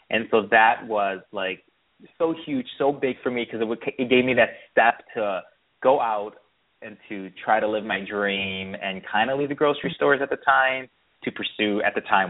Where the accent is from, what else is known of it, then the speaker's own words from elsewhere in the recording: Chicago, Illinois, United States; growing up in Chicago, I would always go to the Oprah Winfrey Show.